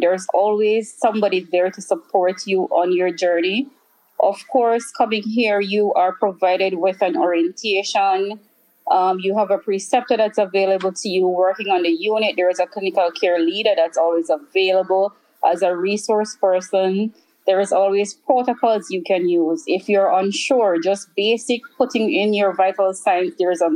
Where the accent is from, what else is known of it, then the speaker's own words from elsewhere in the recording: Jamaica; now in United States; I am from Jamaica. I have been living in the U.S.